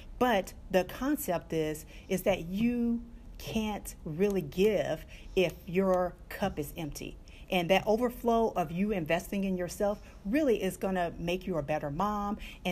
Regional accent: the South, United States; And the other thing is, I grew up in the South. I got my roots from there.

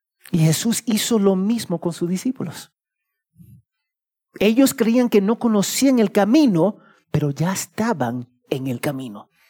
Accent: Cusco, Peru; born there; yo nací en Cusco con todo su orgullo.

